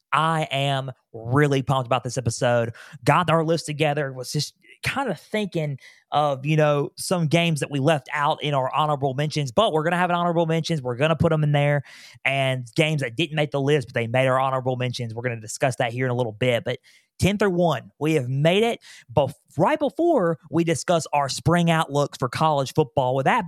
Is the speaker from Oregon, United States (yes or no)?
no; Mississippi, United States; Whether in my home state of Mississippi, it's a little bit different.